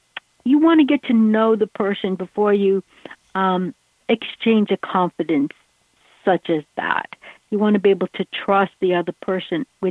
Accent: New England, United States; now in Los Angeles, United States; I'm from New England, so

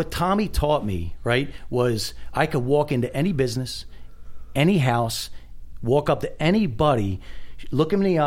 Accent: New Jersey, United States; I grew up in Jersey.

